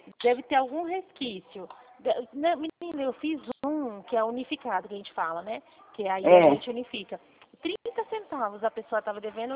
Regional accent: Dracena, São Paulo, Brazil; eu sou daqui da região de Dracena, Glória Rica.

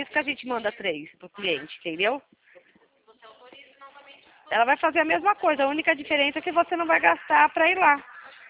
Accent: Atibaia, São Paulo, Brazil; A gente é daqui de Atibaia, conhece? Perto de São Paulo?

